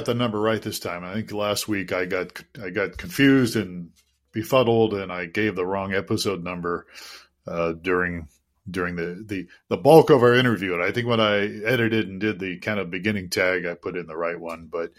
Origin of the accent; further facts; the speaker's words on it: Youngstown, Ohio, United States; But growing up in Ohio area, I did at one point root for the Indians, the Guardians now.